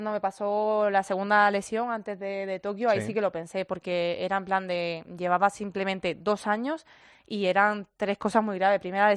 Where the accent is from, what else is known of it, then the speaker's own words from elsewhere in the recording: Huelva, Andalusia, Spain; pero al final pues me he ido a mi tierra, a Huelva, con mi familia